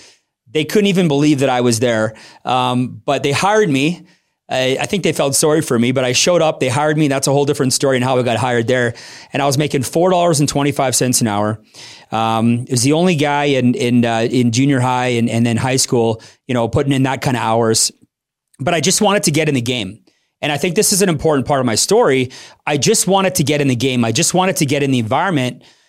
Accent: Calgary, Alberta, Canada; born and raised in Calgary, raised by a super hardworking family. My dad was a stonemason. My mom ran the family business.

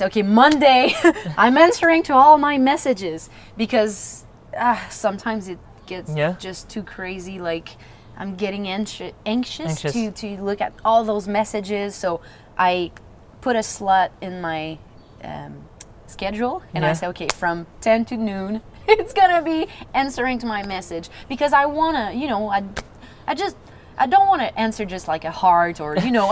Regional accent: Canada; accent: French Canadian; English is a second language; I don't speak like a French Canadian because it's lovely, but Americans don't want it.

